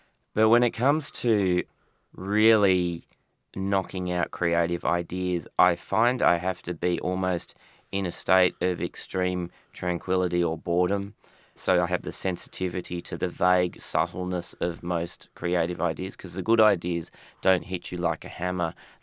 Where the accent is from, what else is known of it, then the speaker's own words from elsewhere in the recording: Perth, Western Australia, Australia; I guess I grew up also in Perth drawing and writing as a way of escaping my suburban reality.